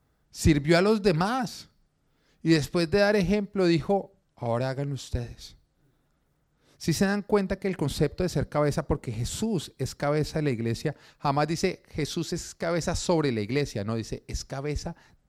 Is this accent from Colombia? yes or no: yes; Colombia; yo soy de Colombia